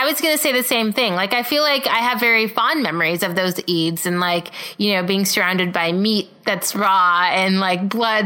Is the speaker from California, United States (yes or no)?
yes; California, United States; so I grew up in Southern California. I actually grew up in the burbs where there's a lot of cows because it was dairy farms.